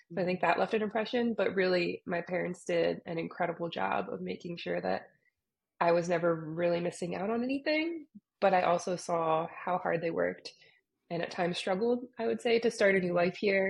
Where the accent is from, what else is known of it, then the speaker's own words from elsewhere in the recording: United States; visit my family overseas, I very clearly don't belong there either because I didn't grow up there. And I am American to them.